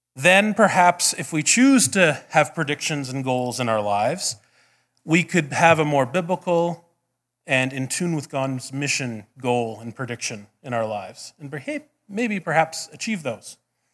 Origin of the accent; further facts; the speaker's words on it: Saskatchewan, Canada; There were, I came from Saskatchewan. This is all fancy stuff.